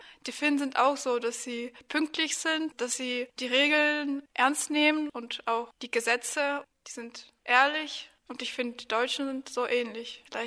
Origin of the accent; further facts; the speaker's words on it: Ukraine; German is a second language; also born or lived in Finland; ich komme aus der Ukraine. Das ist meine erste Heimat. Und ich habe eine zweite Heimat, das ist Finnland. Ich habe nämlich mehr als die Hälfte meines Lebens in Finnland gewohnt.